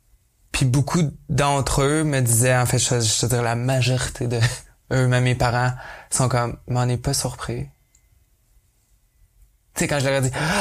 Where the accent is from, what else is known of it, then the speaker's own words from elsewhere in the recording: Quebec, Canada; accent: Québécois; en assumant mon gros accent québécois quand je parle en anglais, ben pour moi, c'est ma façon à moi de partager ma culture francophone